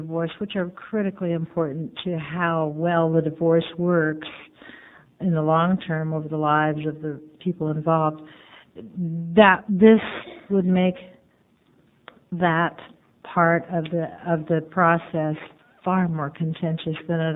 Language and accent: English; Oregon, United States; in our county, I'm from Clackamas County as well, there are a huge number of them filed.